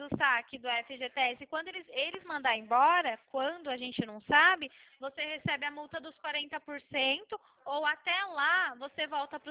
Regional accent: Vinhedo, São Paulo, Brazil; Legal, eu também sou de Vinhedo.

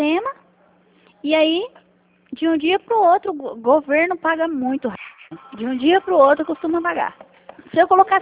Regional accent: Campo Grande, Mato Grosso do Sul, Brazil; Eu sou de Campo Grande.

